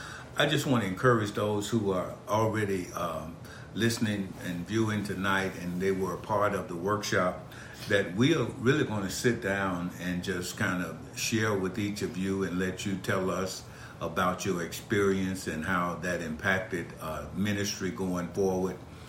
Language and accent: English; Birmingham, Alabama, United States; as we spent some time in Birmingham, my hometown.